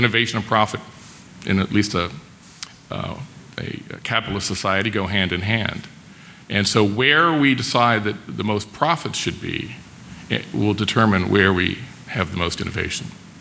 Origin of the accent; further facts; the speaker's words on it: Boston, Massachusetts, United States; It's not a wicked problem because I'm from Boston and we like to say wicked in front of things.